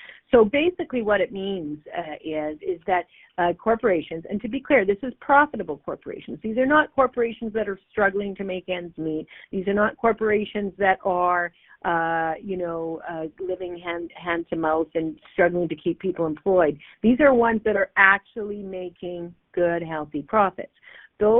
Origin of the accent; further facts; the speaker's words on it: Fairview, Alberta, Canada; the house, I still remember when my mom and dad built it there almost on the side of the Peace River Valley, just sort of the ravine, just intersecting with the, right above Dunvegan.